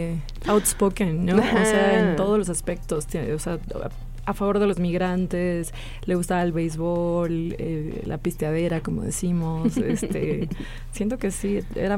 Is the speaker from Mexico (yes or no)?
yes; Veracruz, Mexico; also born or lived in Sinaloa; Yo crecí en Veracruz, soy de Sinaloa, pero crecí en Veracruz.